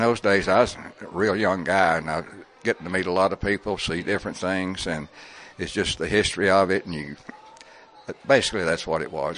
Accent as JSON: {"language": "English", "town": "Salina", "country": "United States", "tie": "born or raised there", "also_born_or_lived": "Livingston", "said": "Well, I was born here in Livingston. When I was five, our family moved us over to Salina, and I stayed there until I got out of high school."}